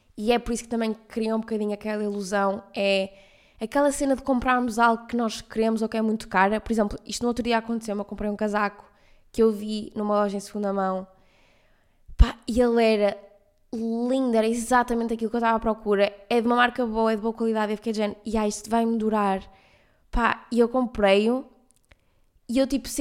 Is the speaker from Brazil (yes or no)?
no; Porto, Portugal; now in Lisbon, Portugal; eu mudei de casa em 2018, eu vim do Porto para Lisboa e estou desde essa altura a pagar uma renda em Lisboa